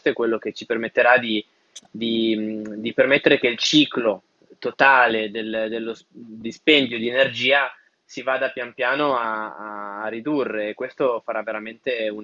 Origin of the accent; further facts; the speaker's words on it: Piedmont, Italy; Assolutamente, da piemontese tornerò molto volentieri, sono già stato ma ci tornerò.